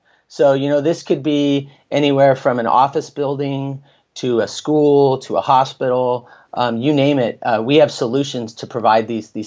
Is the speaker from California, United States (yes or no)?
yes; California, United States; I grew up in Northern California. I was the middle of three kids